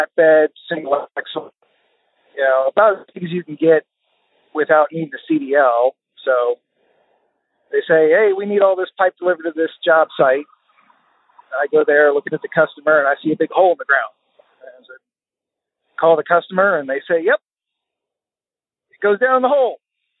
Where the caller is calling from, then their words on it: Austin, Texas, United States; Hey, Tony and Brian … I'm calling from Austin, Texas.